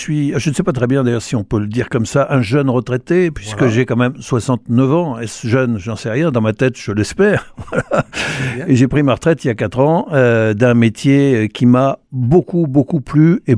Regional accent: Saint-Girons, Occitanie, France; moi, je suis un Toulousain d'origine. Okay. D'ailleurs, ce n'est pas tout à fait exact. Je suis un Ariégeois d'origine. Très voilà. Bien, oui, oui. Moi, je suis de la région de Saint-Girons. Je suis même du Couserans.

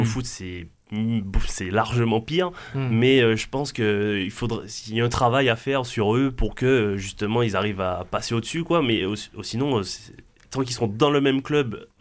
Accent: Martinique; parce que je viens de Martinique, donc j'ai grandi avec ces pays-là.

